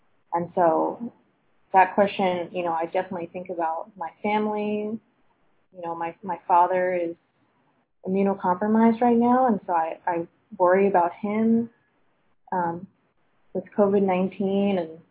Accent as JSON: {"language": "English", "region": "Virginia", "country": "United States", "moved": "as an adult", "said": "I am originally from Virginia, and then moved out here for graduate school, and then recently moved into South Park about a year ago"}